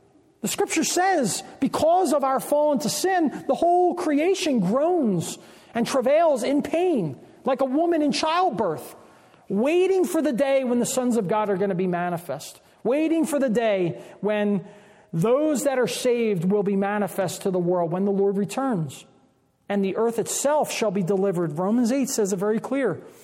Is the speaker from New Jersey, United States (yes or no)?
yes; New Jersey, United States; also born or lived in Pennsylvania; Pennsylvania, most of my childhood, I lived in New Jersey.